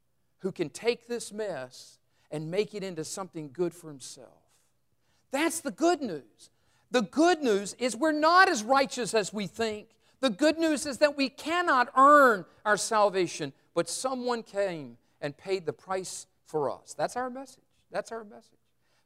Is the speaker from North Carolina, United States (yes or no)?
yes; Burlington, North Carolina, United States; I remember when I was in high school, I grew up in Burlington